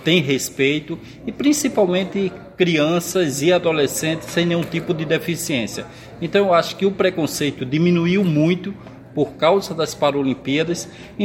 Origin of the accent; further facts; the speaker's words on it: Natal, Rio Grande do Norte, Brazil; now in Rio de Janeiro, Brazil; eu sou de Natal, no Rio Grande do Norte, mas eu tenho o Rio de Janeiro como a minha segunda cidade